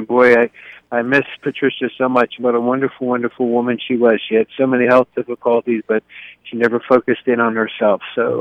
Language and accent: English; Pennsylvania, United States; You know how proud I am to be from Beaver County, so it's always nice to be invited to come back either personally or over the airway.